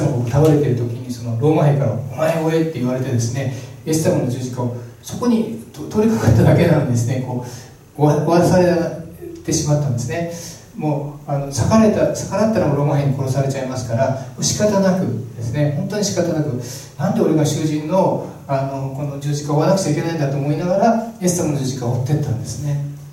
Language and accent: Japanese; Nagano, Japan; moved away; 私はあの長野の田舎で育ってですね、農家で育って、ちょっと東京とかですね、都会に出てくるときに